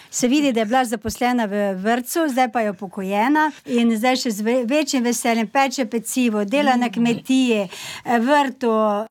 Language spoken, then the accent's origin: Slovenian; Ljutomer, Mura, Slovenia; Ja, mi prihajamo iz Ljutomera